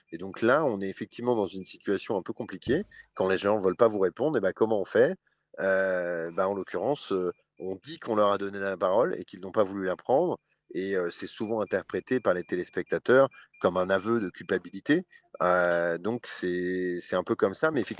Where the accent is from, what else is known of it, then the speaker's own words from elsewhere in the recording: France; je suis français et que j'habite à Paris et que je travaille à l'époque à Paris pour un média français.